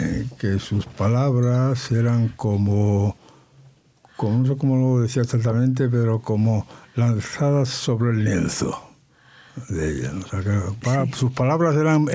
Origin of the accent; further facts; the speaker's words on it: Tetouan, Tanger-Tetouan-Al Hoceima, Morocco; las costumbres que seguía la familia en el Pesaj, en Hanukkah, en Purim, estoy viendo las que yo he vivido de niño en Tetuán.